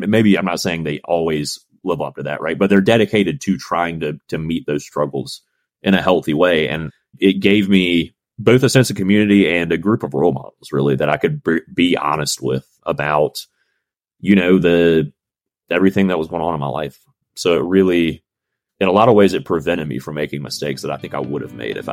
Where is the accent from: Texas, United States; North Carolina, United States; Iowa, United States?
North Carolina, United States; So actually I'd heard about F3 from my hometown in North Carolina. It's a small little town.